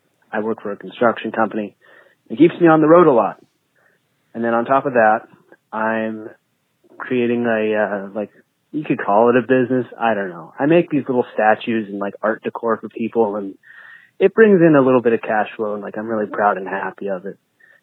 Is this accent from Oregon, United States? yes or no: yes; Oregon, United States; I'm 22 years old, and I'm from Oregon.